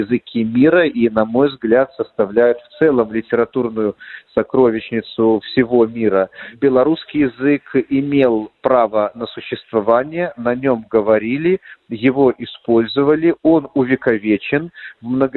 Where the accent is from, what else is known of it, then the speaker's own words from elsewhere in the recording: Belarus; кто мы, белорусы, как этнос, как нация